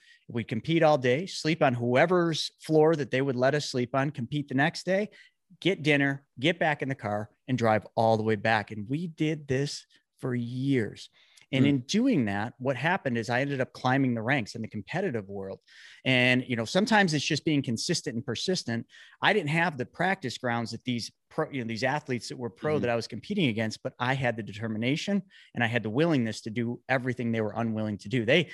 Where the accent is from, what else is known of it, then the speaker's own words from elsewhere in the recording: Buffalo, New York, United States; I grew up in Buffalo, New York, so we have no lack of snow here